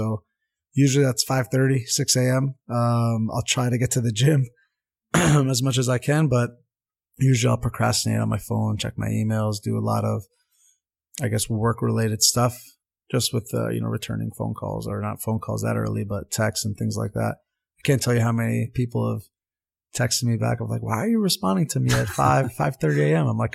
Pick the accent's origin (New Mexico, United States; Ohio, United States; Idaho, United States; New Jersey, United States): New Jersey, United States; Montvale; I grew up in Montvale, New Jersey.